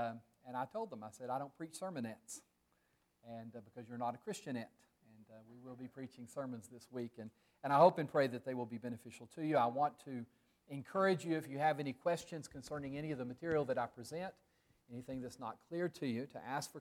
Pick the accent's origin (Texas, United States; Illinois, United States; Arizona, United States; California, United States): Texas, United States; I don't have any cowboy hats or any of the other stereotypical things about Texas. But I was raised in West Texas.